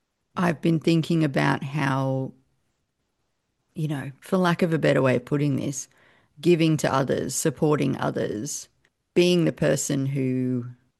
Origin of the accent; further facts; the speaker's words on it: Australia; as an Aussie, I feel like I'm allowed to like Whitman.